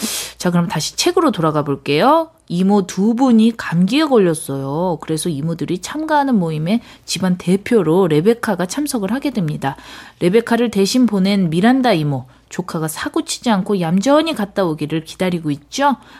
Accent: Seoul, South Korea; 저기 어디지? 저기. 신내동, 태능 쪽. 그쪽 한옥집에 살았었어요.

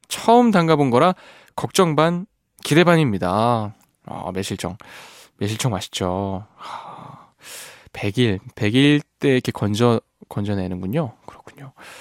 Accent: Jindo, South Jeolla, South Korea; 저의 고향, 어머님의 고향 진도입니다.

